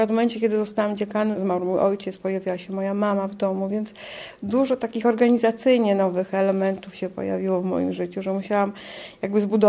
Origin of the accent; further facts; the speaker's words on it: Lublin, Lublin Voivodeship, Poland; bo pochodzimy z Lublina, więc inne środowisko, inne miasto